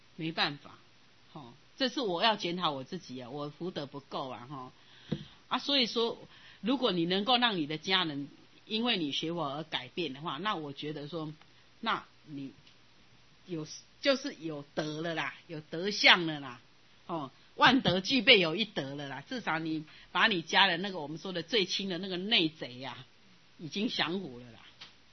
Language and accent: Chinese; Taiwan; 你发现我们台湾人的家进去电线到处